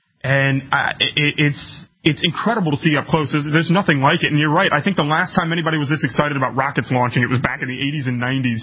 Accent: Kentucky, United States; we had a governor, still do have a governor in my home state of Kentucky

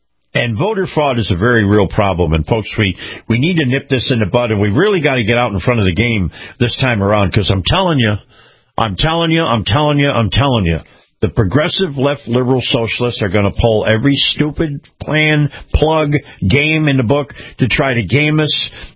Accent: Florida, United States; Take a look at what happened in my home state of Florida

